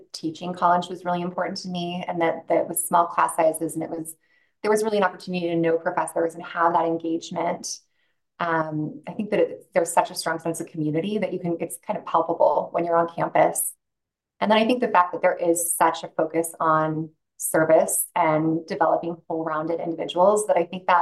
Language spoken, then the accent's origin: English; Spokane, Washington, United States; but growing up in Spokane and then having my brother be there, I thought there's no way.